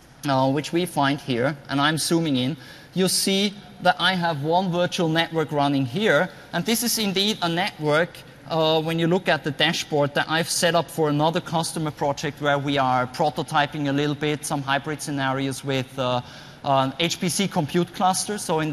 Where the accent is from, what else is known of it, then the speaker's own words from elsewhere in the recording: Austria; I was working with an ISV in my home country, Austria